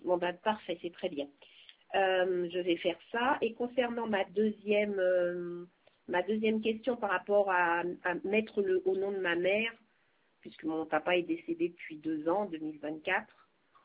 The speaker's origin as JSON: {"language": "French", "country": "Martinique", "said": "elle est chez moi en Martinique"}